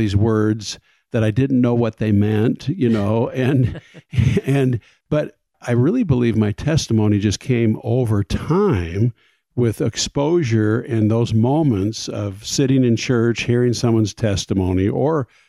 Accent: Bakersfield, California, United States; I'm from Bakersfield, California, and I grew up in a family that was actually not very active

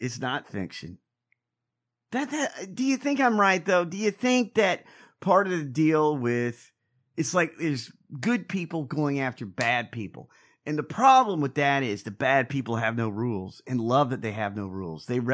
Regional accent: Georgia, United States; Let me explain my hometown. I grew up in Georgia.

